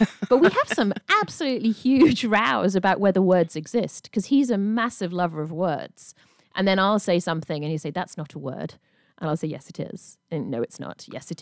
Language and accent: English; United Kingdom; And I'm British and we're kind of like much grayer and much more kind of like, no, this is a bit shit.